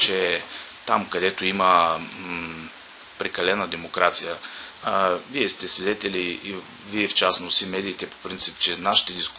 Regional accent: Veliko Tarnovo, Veliko Tarnovo Province, Bulgaria; Първо, защото аз съм великотърновец. Аз съм роден и израснал съм в Великотърново, обичам града си

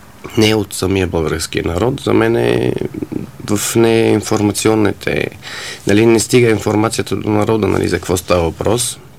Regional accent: Syria; Bulgarian is a second language; moved away as an adult; now in Bulgaria; понеже съм, нали, от Сирия. Аз и това, както се вика, избягах от Сирия

